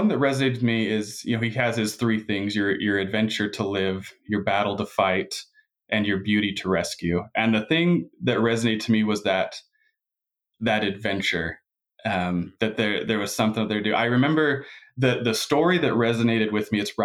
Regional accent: Riverton, Utah, United States; Born and raised in Riverton, Utah. Actually, both my wife and I grew up there.

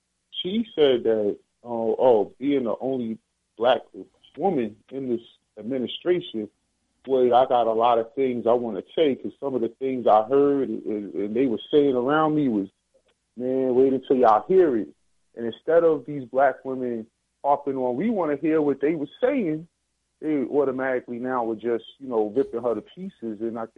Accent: New York, United States; I'm from New York.

